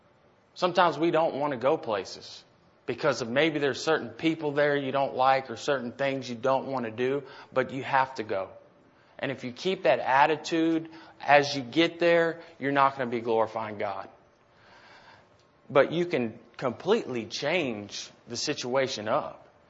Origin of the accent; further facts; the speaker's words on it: Texas, United States; But I'm from Texas and I grew up, I guess, used to hearing it wrong.